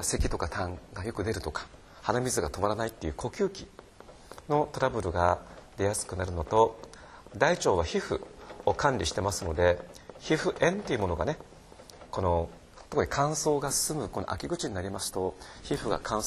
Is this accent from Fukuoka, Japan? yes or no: yes; Fukuoka, Japan; 福岡から参りました